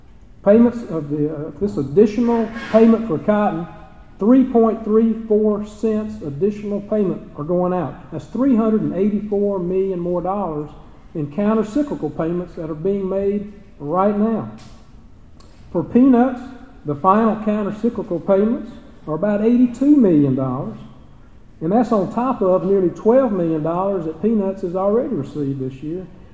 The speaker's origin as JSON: {"language": "English", "region": "Mississippi", "country": "United States", "tie": "born or raised there", "said": "South Georgia and my home state of Mississippi"}